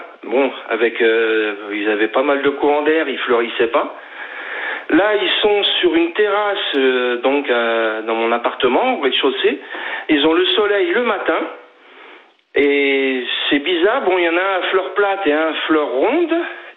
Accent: Dijon, Bourgogne-Franche-Comté, France; Voilà. Je suis de Dijon.

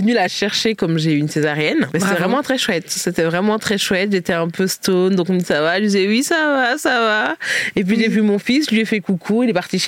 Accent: Brussels, Belgium; Bruxelles, la capitale des frites et des bonnes gaufres bien moelleuses.

